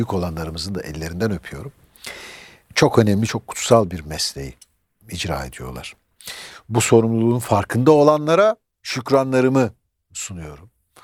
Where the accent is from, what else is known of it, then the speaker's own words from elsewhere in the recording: Istanbul, Turkey; born there; İstanbul'un Anadolu yakasında dünyaya geldim. Yaşımı vermeyeyim, bilenler biliyor. Bayağı bir zaman önce dünyaya geldim.